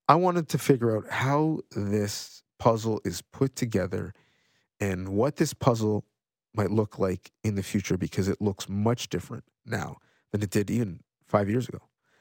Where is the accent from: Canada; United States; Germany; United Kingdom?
Canada; Ontario; Because as a Canadian, if we're talking about the NFL now, you only had so many options. Here in Southern Ontario, you were going to get the Bills game.